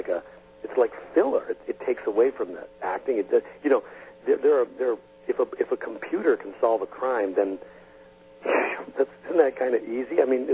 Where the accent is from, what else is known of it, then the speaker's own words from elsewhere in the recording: Green Bay, Wisconsin, United States; and then I grew up in Green Bay, Wisconsin. Don't ask me how they ended up there.